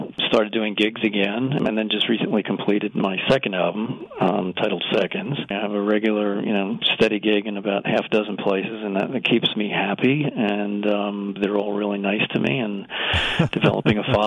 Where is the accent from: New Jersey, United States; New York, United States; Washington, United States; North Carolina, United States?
New York, United States; Carmel; now in Putnam Valley, United States; Grew up listening to WHUD a lot, and I was raised in Carmel, yeah, and I live in Putnam Valley now.